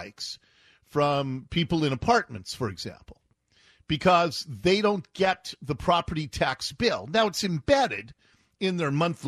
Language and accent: English; Seattle, Washington, United States; homes, single-family homes, like the neighborhood where I grew up in Ballard